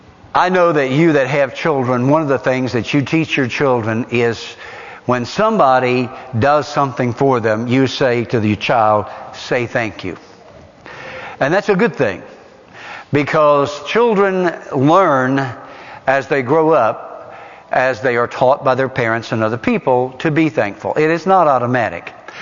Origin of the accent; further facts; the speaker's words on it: Tennessee, United States; And I grew up right here in Morgan and Roane County. Actually grew up in poverty.